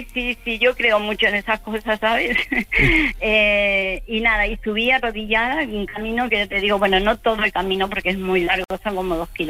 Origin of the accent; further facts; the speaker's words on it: Uruguay; Soy de Uruguay, sí.